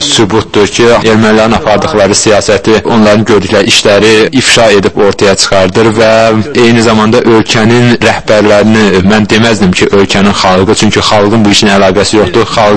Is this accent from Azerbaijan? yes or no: no; Austria; Mən özüm Avstriyalıyam